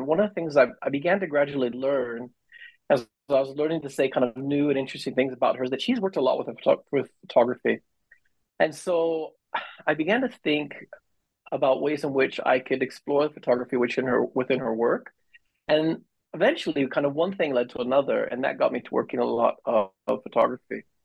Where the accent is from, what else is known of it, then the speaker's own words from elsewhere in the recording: California, United States; I'm originally from California, and I studied both the United States and in the UK.